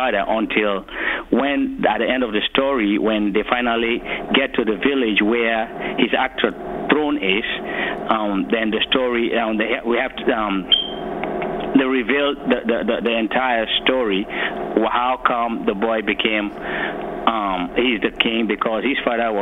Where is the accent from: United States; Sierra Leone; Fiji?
Sierra Leone; because I'm originally from Sierra Leone.